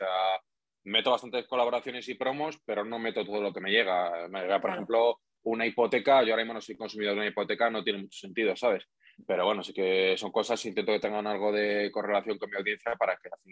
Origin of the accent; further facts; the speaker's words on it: Madrid, Community of Madrid, Spain; Yo soy madrileño, sí, siempre.